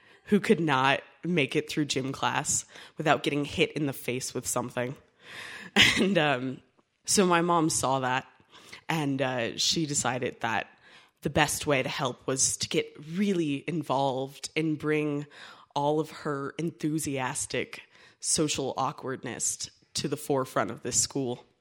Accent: Ohio, United States; when I was like a kid growing up in Ohio with my mom and my dad and my brother.

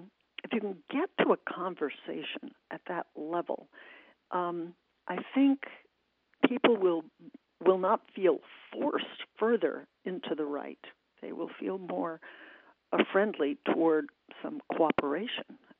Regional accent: United States; no, this is my country. This is I'm an American. I want to be proud of being an American.

